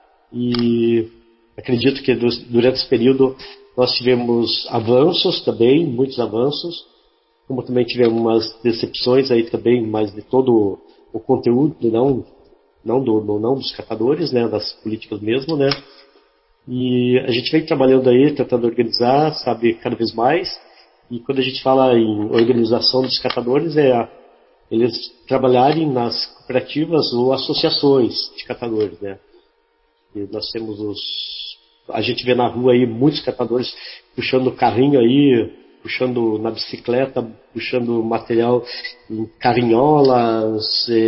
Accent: Curitiba, Paraná, Brazil; Aí eu comecei trabalhando aqui em Curitiba mesmo, eu sou daqui de Curitiba.

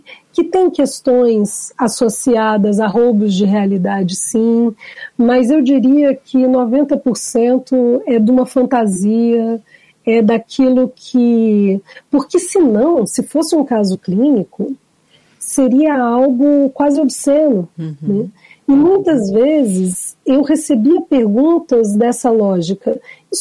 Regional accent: Curitiba, Paraná, Brazil; born there; Porque, na verdade, eu nasci em Curitiba. Eu não sou de Brasília.

